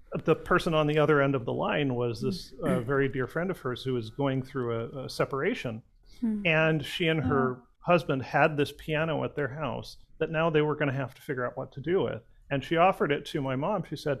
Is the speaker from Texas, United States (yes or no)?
no; Pasadena, California, United States; I'm actually a local boy. I was born and raised in Pasadena, and I went to USC